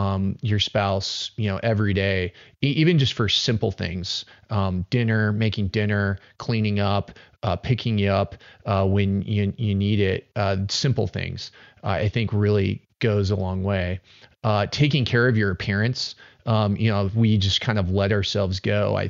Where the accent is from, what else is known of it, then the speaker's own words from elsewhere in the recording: Colorado, United States; I am a divorce lawyer in Aspen, Colorado. I was born and raised in Colorado